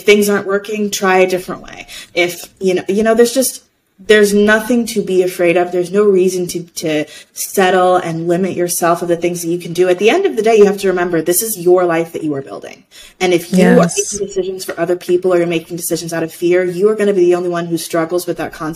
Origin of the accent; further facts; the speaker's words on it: New York City, New York, United States; now in Las Vegas, United States; so when I first moved to Vegas, I don't drive. I'm a New Yorker. I don't like to drive.